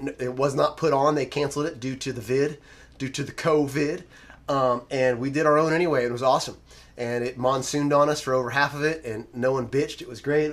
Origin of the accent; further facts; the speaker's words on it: Lakeland, Florida, United States; my stomping ground, my hometown of Lakeland, Florida